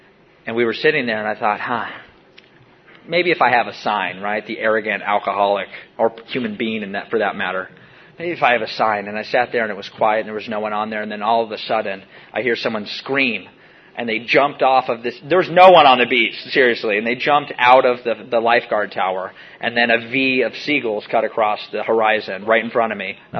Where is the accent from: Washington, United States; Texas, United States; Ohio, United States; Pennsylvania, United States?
Washington, United States; You know, I grew up in Washington. It's just like the whole world's a bathroom.